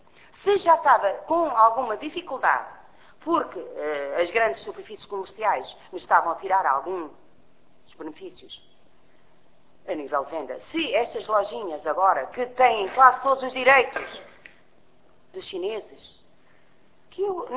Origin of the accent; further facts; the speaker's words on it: Portugal; Sou cigana, sim, mas sou portuguesa. Antes de cigana, sou portuguesa.